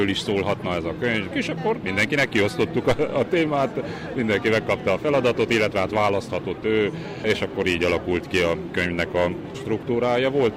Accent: Covasna, Romania; Én ugye székelyföldi születésű vagyok, Dálnoktól 20 kilométerre, Kovásznál születtem, nőttem fel

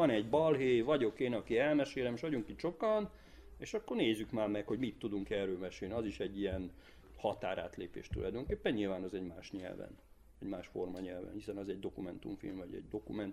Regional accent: Székely Land, Romania; accent: Székely; amikor megérkeztem Barótra, akkor ezt a bihari ízést, meg ezt a jó alföld ízét, diftongusokat röhögték, mikor hazaértem, akkor a székely kiejtésemet.

